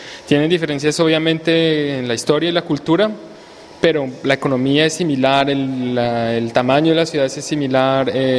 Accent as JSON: {"language": "Spanish", "country": "Colombia", "said": "Y una de estas resulta ser en Colombia, que es de donde yo vengo, y coincide con una ciudad en Indonesia."}